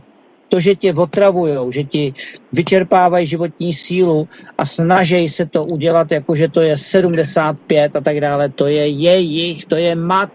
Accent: Prague, Czechia; tak já jsem ze Žižkova, jo, takže ze Žižkova. A opravdu jsem na té Moravě někdy byl za Pražáka

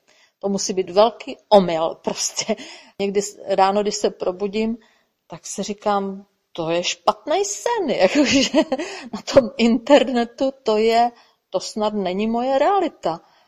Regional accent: Moravian-Silesian Region, Czechia; já jsem ze Slezska

